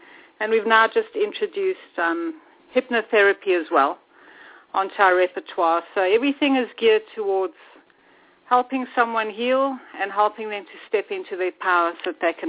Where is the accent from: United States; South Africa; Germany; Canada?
South Africa; Well, I grew up in South Africa. My father was a medium.